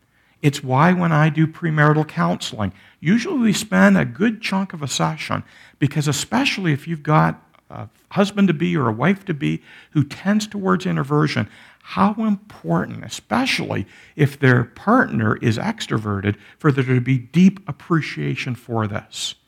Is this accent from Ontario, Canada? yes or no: yes; Toronto, Ontario, Canada; You know, I know I grew up in Toronto, and I have a lot of friends and peers in the Toronto area.